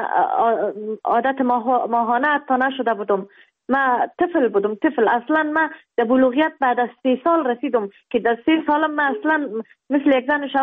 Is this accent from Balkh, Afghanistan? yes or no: no; Kabul, Afghanistan; also born or lived in Baghlan; در افغانستان در ولایت بغلان در دنیا آمدم، جاغری بود، از اونجا آمدم کابل. 6 ساله بودم، مکتب شامل شدم